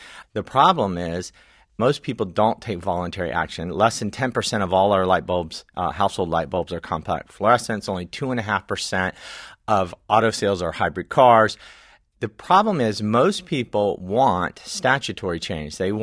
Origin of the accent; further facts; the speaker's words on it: Deep South, United States; And I know the world my parents grew up in the Deep South and the world that I grew up in the Deep South.